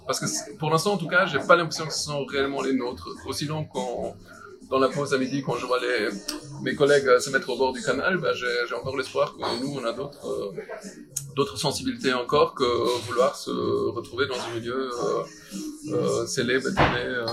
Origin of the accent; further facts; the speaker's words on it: Germany; now in France; je suis allemand et souvent, ce qu'on me dit, mais comment t'es atterri ici en France